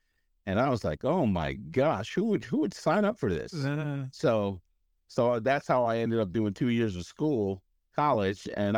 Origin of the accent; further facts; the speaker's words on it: Highland Falls, New York, United States; I'm from New York. I'm from a town called Highland Falls. Nobody's never heard of it